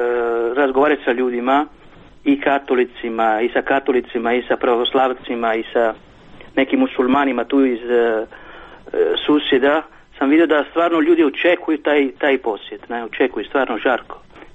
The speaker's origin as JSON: {"language": "Croatian", "country": "Italy", "second_language": "Croatian", "said": "Ja kao vjernik sam dirnut. Ja sam Talijan, ne?"}